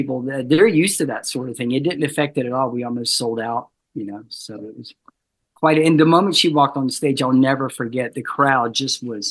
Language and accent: English; the South, United States; I had to shovel snow. I'm from the South. I don't shovel snow.